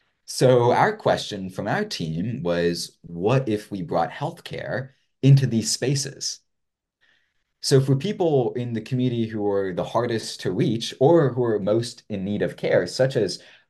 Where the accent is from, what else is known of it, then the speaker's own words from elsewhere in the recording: Louisiana, United States; And as I grew up in Louisiana, I saw, and this has really been pivotal in my thinking, I saw how our healthcare system in our state was so poor compared to other states